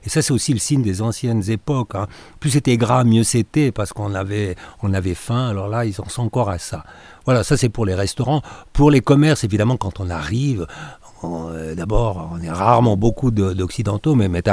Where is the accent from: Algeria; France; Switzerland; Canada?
Switzerland; je suis suisse, et qui plus est lorsque je parle chinois